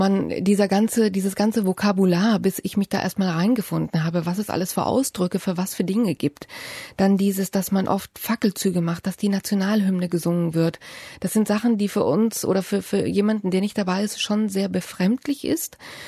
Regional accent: Munich, Bavaria, Germany; also ich bin in München aufgewachsen

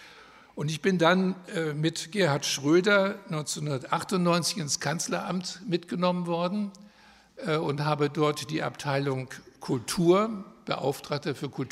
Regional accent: Hamburg, Germany; born there; moved away as an adult; now in Berlin, Germany; Ich bin 1944 in Hamburg geboren, kam 1965 als Jurastudent nach Berlin

